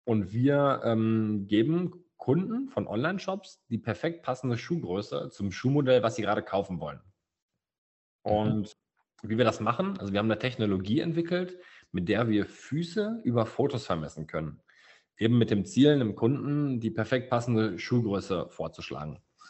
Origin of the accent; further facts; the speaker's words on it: Hamm, North Rhine-Westphalia, Germany; ich bin 27 Jahre jung, ich komme aus Hamm, das ist ein kleines Städtchen, so klein ist es gar nicht, mit 180.000 Einwohnern, aber neben Dortmund und Münster.